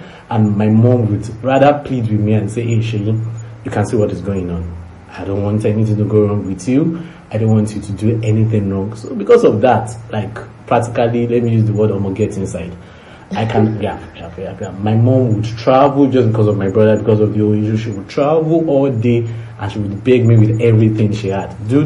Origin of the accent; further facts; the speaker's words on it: Oyo, Nigeria; I'm from Oyo State.